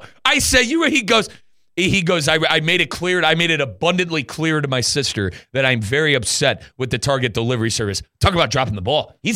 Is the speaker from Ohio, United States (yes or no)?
yes; Ohio, United States; We got one down here. I grew up with them